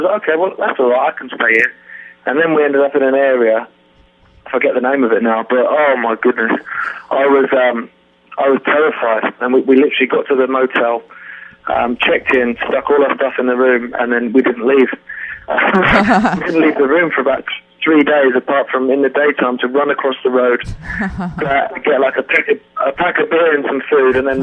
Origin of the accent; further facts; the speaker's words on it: South East England, United Kingdom; now in England; I live in mainland England now, but before we grew up on the Isle of Wight, which is a tiny little island, sort of 13 miles by 26 miles.